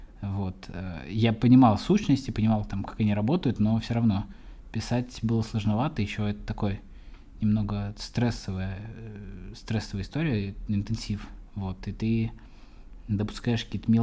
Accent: Saratov Oblast, Russia; Я из Саратовской области родом

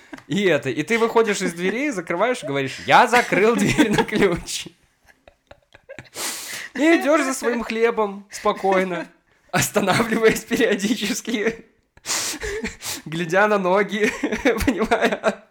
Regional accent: Molodechno, Minsk Region, Belarus; now in Minsk, Belarus; район, в котором я живу, Масюковщина, да, это направление к моему родному городу, к Молодечно.

